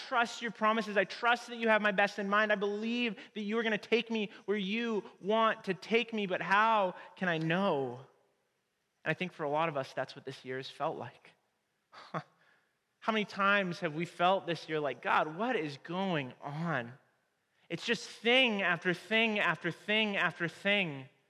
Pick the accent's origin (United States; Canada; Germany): Canada; Like, we're from Canada, so we read